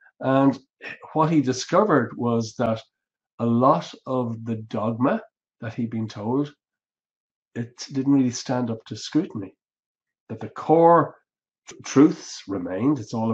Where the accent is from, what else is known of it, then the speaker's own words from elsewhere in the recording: Ireland; He's from the US, I'm from Ireland.